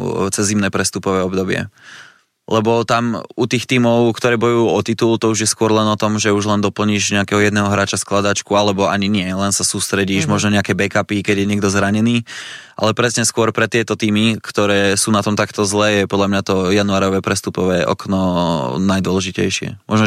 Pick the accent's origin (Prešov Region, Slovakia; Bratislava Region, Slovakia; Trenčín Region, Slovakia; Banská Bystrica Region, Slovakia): Banská Bystrica Region, Slovakia; Banská Bystrica; Ja som Bystričan